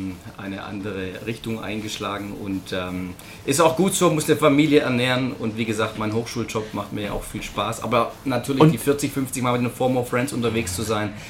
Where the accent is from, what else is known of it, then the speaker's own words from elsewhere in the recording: Herrenberg, Baden-Württemberg, Germany; Ich komme aus der Gegend von Herrenberg.